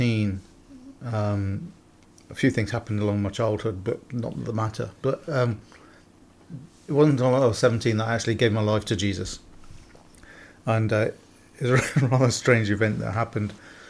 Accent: Nuneaton, West Midlands, United Kingdom; And in my hometown, which is in Nuneaton in Warwickshire, they actually

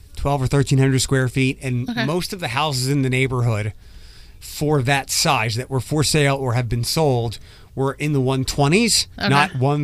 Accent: Philadelphia, Pennsylvania, United States; I lived in the city, but not, like, Philadelphia is different than a place like Detroit.

